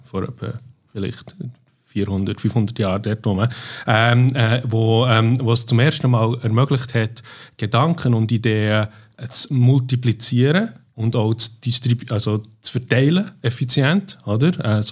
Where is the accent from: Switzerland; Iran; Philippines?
Switzerland; Bern; Ich bin eigentlich ein Mix von Stadtberner und Land, also kann man so sagen. Weil die ersten 10 Jahre bin ich in Barrow, also in der Nähe von Langnau im Emmental, aufgewachsen. Dort habe ich die ersten 10 Jahre verbracht, sehr in der Natur aus, auf einem Bauernhof aufgewachsen.